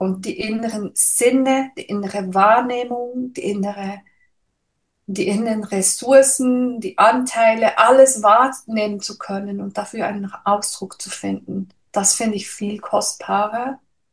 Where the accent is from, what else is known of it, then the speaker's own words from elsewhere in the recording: Switzerland; ich komme ja aus der Schweiz